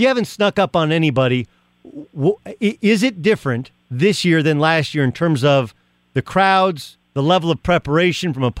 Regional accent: California, United States; When they were here, I grew up in Orange County, and when they were here the first time, like, I didn't like those Rams uniforms

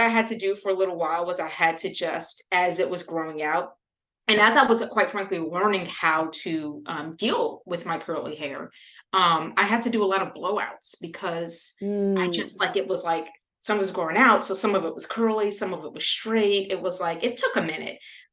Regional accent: Louisiana, United States; I grew up in Louisiana, but I grew up in mostly in predominantly white spaces. And I'm one of 10 siblings.

